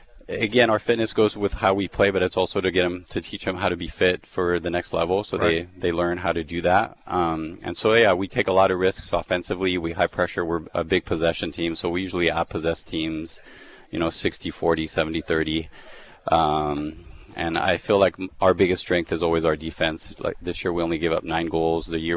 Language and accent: English; Santa Clarita, California, United States; also born or lived in Switzerland; now in Fresno, United States; I'm actually originally from Switzerland. I grew up in Santa Clarita by Magic Mountain. So Fresno was a different world.